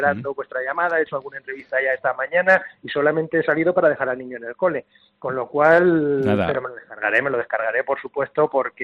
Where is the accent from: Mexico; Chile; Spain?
Spain; Cenizate, Castilla-La Mancha; echo de menos pues poder levantarme e ir a un bar aquí en mi pueblo, en Cenizate